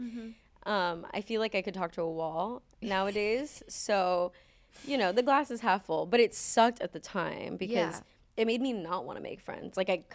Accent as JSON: {"language": "English", "town": "Los Angeles", "region": "California", "country": "United States", "tie": "born or raised there", "said": "I grew up in here, actually, in Los Angeles. I was actually born on this street."}